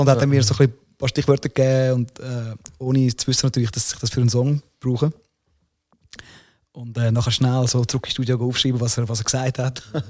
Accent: Switzerland; also born or lived in Italy; als Schweizer, der in Italien gelebt hat

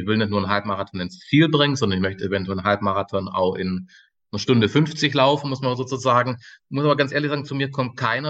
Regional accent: Göppingen, Baden-Württemberg, Germany; Also ich komme aus Süddeutschland, Göppingen bei Stuttgart, um das so ein bisschen geografisch einzuordnen.

